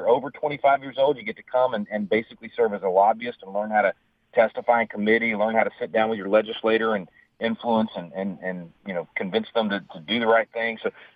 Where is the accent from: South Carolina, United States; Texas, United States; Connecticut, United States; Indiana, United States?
Texas, United States; Dallas; I grew up in Dallas, and we went down to Austin to play in the tournament